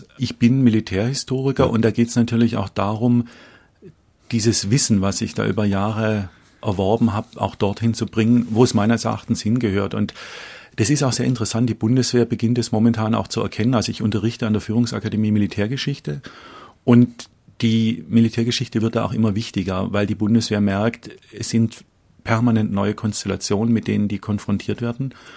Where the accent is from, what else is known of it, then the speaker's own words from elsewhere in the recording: Tübingen, Baden-Württemberg, Germany; dann bin ich in Tübingen aufgewachsen, Uhland-Gymnasium, dem ich mit einer Hassliebe verbunden bin, humanistisches Gymnasium